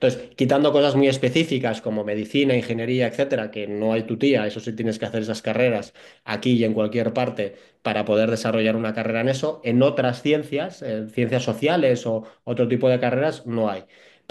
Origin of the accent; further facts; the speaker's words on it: Bilbao, Basque Country, Spain; also born or lived in Madrid / Ginebra / Curazao; now in Zürich, Switzerland; Yo soy de Bilbao, viví 4 años en Madrid, luego vine a Ginebra, después nos fuimos a Curazao y por último volvimos a Zúrich